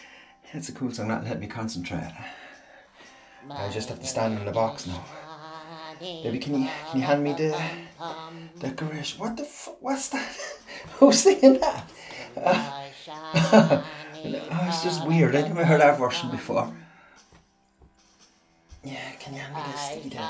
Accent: Ireland; I'm Irish. We built the world, for God's sake.

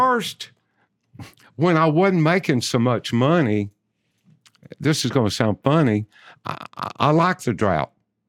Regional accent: Georgia, United States; man, I'm from Georgia, and I'm already out here in California

